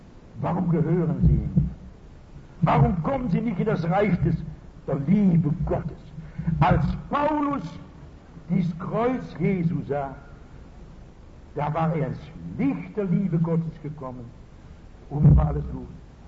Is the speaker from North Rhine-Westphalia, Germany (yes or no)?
yes; Essen, North Rhine-Westphalia, Germany; In meiner Heimat Essen ist in der Nähe ein Städtchen, das heißt Mülheim.